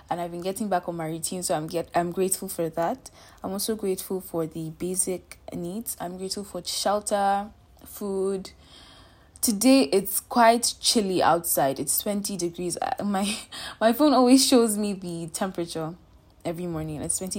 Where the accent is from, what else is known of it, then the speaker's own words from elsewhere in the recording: Abuja, Federal Capital Territory, Nigeria; also born or lived in Kano State; But then I'm from Kano State. I did not grow up in Kano. I grew up in Abuja. But then I'm from Kano State.